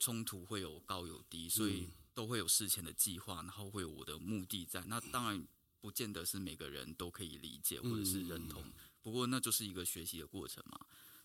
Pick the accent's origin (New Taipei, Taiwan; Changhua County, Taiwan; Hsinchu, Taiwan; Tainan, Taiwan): Tainan, Taiwan; also born or lived in Pingtung; 台南跟屏东。